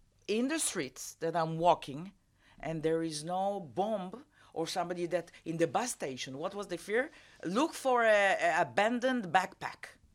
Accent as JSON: {"language": "English", "country": "Israel", "tie": "born or raised there", "said": "He has the same age as I. So growing up in Israel, in a mentally war-oriented state of mind."}